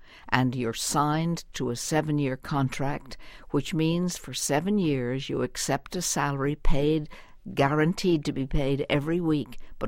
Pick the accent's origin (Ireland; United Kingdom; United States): Ireland; Well, I'm Irish. And to us in Ireland, when I was a little girl growing up, that my favorite movies were the Westerns and the gangster movies.